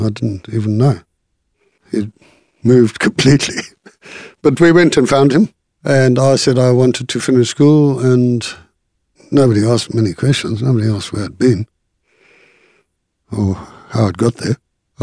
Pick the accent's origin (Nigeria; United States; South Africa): South Africa; on the basis that I'm not a fit and proper person because I'm a South African.